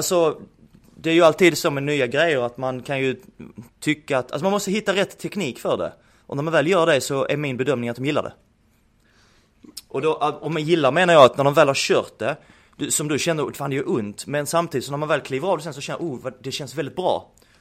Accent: Ystad, Skåne, Sweden; now in Örebro, Sweden; Från Ystad brukar jag säga. Jag bodde där 5 år innan jag flyttade upp.

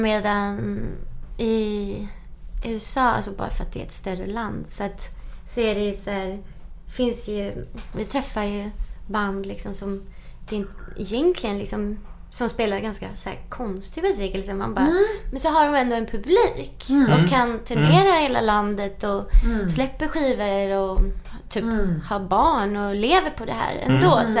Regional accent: Sweden; som svensk har man ju ändå lite av det här.

